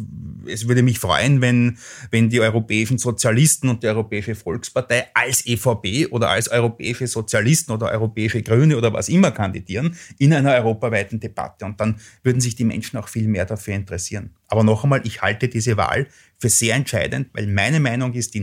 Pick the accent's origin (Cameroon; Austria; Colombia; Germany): Austria; Lower Austria; Und wenn ich jetzt in mein Heimatland schaue, nach Niederösterreich